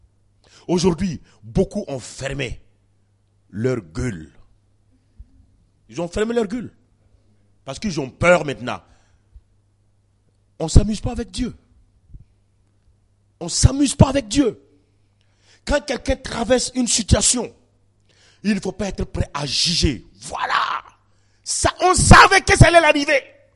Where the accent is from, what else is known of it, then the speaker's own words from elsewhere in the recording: Ouagadougou, Centre, Burkina Faso; Mais toutes les fois que je viens, je me sens comme si j'étais chez moi à Ouagadougou.